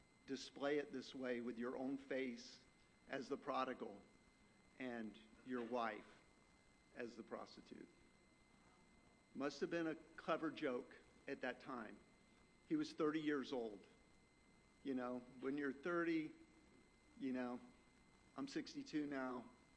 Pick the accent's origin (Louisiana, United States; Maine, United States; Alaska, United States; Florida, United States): Florida, United States; Miami; I grew up in Miami, Florida in the late 70s.